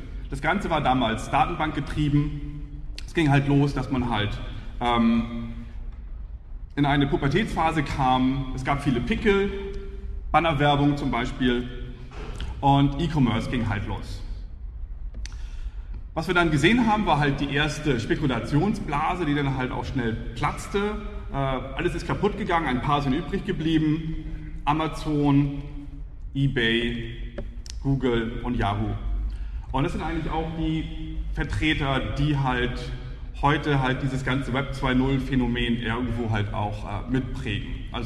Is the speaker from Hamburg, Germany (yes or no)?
yes; Hamburg, Germany; Ich komme aus Hamburg.